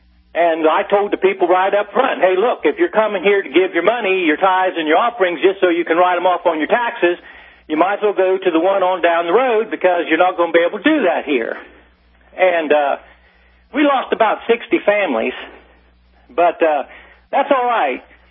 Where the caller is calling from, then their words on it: Ohio, United States; I'm here from Ohio. I've talked to you before. I'm the pastor.